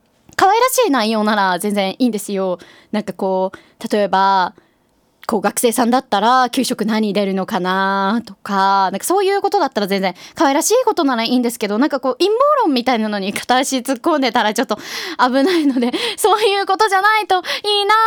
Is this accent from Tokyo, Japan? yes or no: no; Gifu, Japan; born there; 私岐阜県生まれで、しかも1月生まれ、冬生まれなんですけど